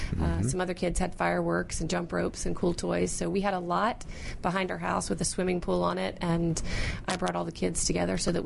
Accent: Pocosin, Virginia, United States; From a really tiny town called Pocosin, Virginia, about the size of Mayberry.

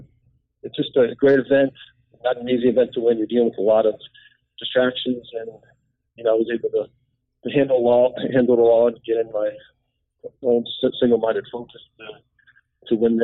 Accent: United States; being an American, the city, the energy of the place.

